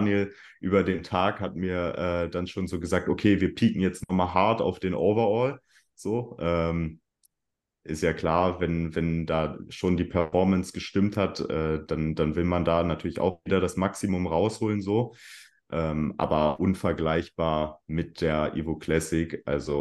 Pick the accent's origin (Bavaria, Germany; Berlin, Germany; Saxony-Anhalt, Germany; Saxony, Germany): Berlin, Germany; born there; now in Hamburg, Germany; Also ich bin gebürtiger Berliner, aber ich wohne jetzt seit 3 Jahren wegen meinem Studium auch in Hamburg.